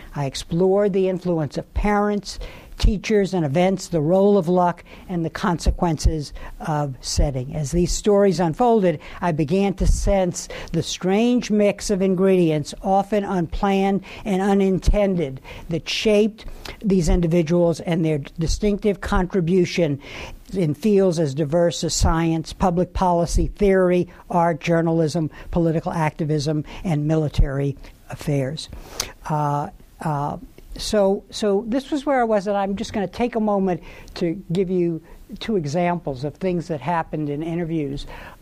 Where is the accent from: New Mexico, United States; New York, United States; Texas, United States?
Texas, United States; Galveston; When I was growing up in Galveston, Texas, I regularly watched Edward R. Murrow's Person to Person